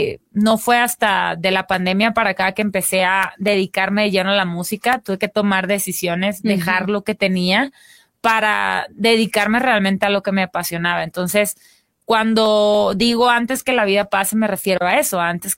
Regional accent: Culiacán, Sinaloa, Mexico; Pero yo soy del norte, yo soy de Culiacán.

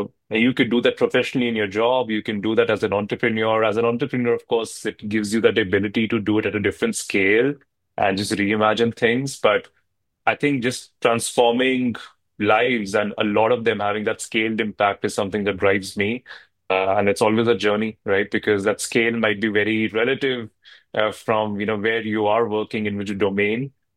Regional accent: India; now in United States; I grew up in India. But when I came to the States and did a lot of consulting

